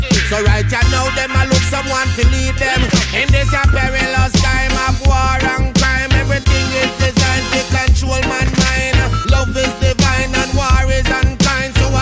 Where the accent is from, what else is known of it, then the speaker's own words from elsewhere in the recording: Jamaica; I don't speak French. I'm not from France. I'm from Jamaica.